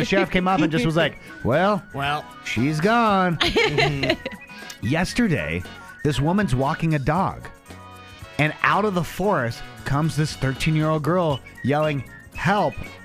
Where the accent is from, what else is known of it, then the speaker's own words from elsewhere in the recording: Long Beach, California, United States; I'm from Southern California. I'm from right outside of Los Angeles in a town called Long Beach.